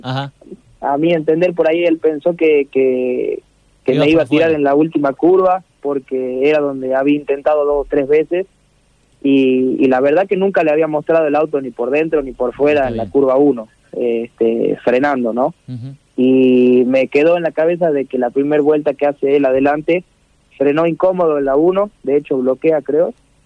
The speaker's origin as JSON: {"language": "Spanish", "town": "Rosario de la Frontera", "region": "Salta", "country": "Argentina", "lives_now": "Buenos Aires, Argentina", "said": "Todavía no volví a Salta ni a Rosario de la Frontera, que es de donde soy, porque estoy viviendo en Buenos Aires."}